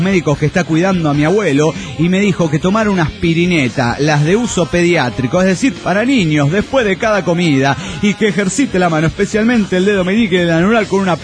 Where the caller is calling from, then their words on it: Dallas, Texas, United States; de Dallas, Texas.